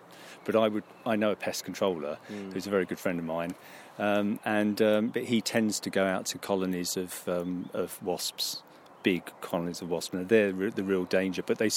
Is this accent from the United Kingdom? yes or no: yes; Huntingdon, East of England, United Kingdom; Yeah, I'm local from Huntingdon.